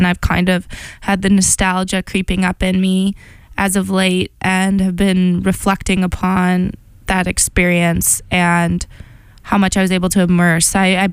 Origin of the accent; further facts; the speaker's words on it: Chicago, Illinois, United States; also born or lived in Boston; Because I kind of had realized, okay, I came from Chicago and I've been dancing since I was 3, at least in some capacity.